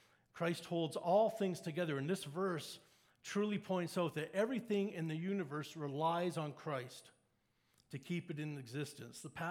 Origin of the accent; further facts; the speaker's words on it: Winnipeg, Manitoba, Canada; We grew up in Winnipeg